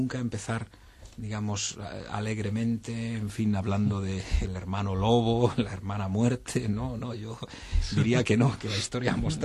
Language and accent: Spanish; Valencian Community, Spain; Gabriel Miró, que además es poeta de mi tierra, ¿no? Es, bueno, la maravilla del Mediterráneo, la maravilla del campo, la maravilla del cielo